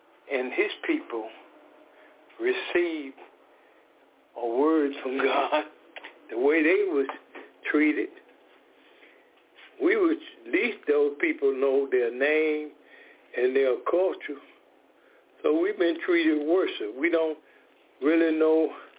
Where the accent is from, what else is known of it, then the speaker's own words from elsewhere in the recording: Decatur, Georgia, United States; I am from Decatur, Georgia.